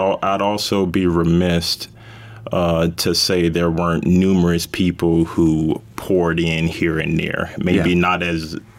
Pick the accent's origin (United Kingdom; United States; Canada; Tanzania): United States; Florida; I grew up in South Florida, and for the first 8 years or so of my life, I had a really healthy, normal childhood.